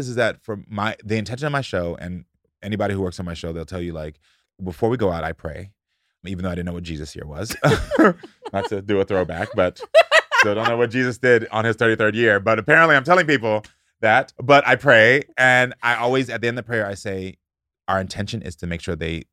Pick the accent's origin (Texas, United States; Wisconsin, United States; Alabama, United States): Texas, United States; And Bobby, because we're the oldest and we're both from Texas.